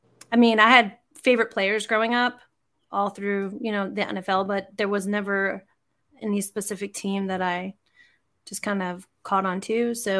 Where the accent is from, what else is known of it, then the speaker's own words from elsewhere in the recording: New Jersey, United States; now in Atlanta, United States; I am from Atlanta, Georgia, originally from Jersey, though.